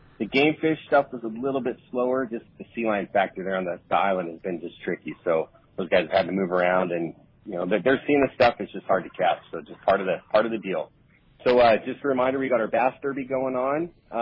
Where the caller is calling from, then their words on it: New York City, New York, United States; Yeah, I'm calling you from New York City this morning. How's that? A little East Coast check-in.